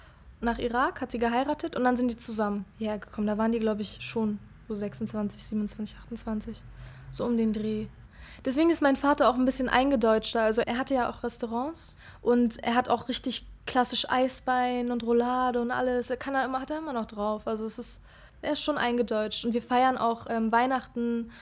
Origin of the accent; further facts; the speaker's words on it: Berlin, Germany; Ja, Berliner. Richtige Berliner.